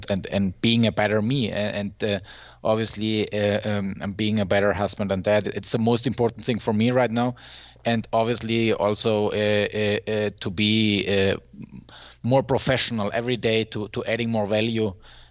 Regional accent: Germany; I'm from Germany

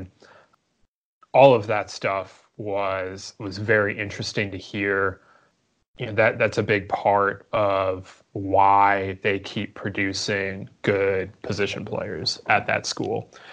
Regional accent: Midwest, United States; Like I look on a map as a Midwesterner and I say that's in the southern part of the state.

